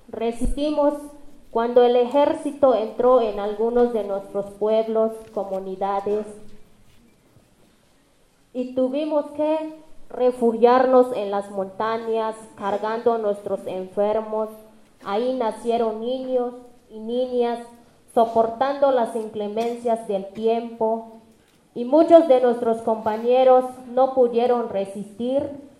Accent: Chiapas, Mexico; soy del Caracol de Morelia.

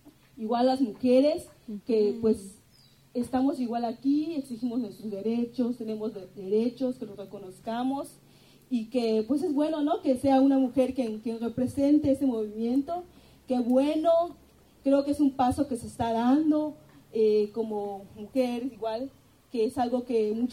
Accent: Peto, Yucatán, Mexico; Creo que es el lugar de donde vengo, de Peto, Yucatán.

